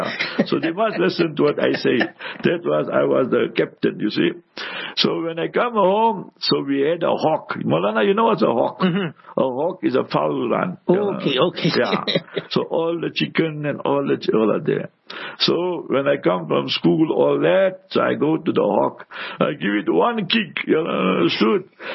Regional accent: Heidelberg, Gauteng, South Africa; So I was born in the African location. You understood? In Heidelberg, our shop, our house, and surrounded by the Africans and that.

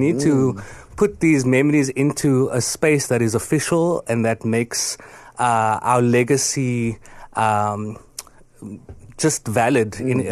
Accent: Athlone, Western Cape, South Africa; You know, growing up in Athlone, going to different types of schools.

